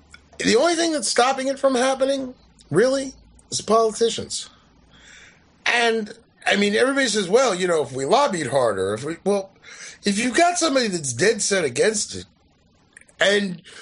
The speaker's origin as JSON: {"language": "English", "country": "United States", "said": "as an American myself"}